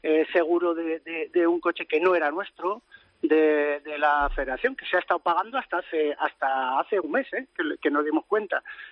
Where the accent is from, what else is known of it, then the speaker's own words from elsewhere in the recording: Logroño, La Rioja, Spain; Yo soy de allí y he jugado en el Club Deportivo Logroñés. He tenido la suerte de vivir la época buena de Logroñés en el gol de las Gaunas en Primera División. Y me he criado allí, en los campos de La Rioja y en mi barrio, en Yagüe.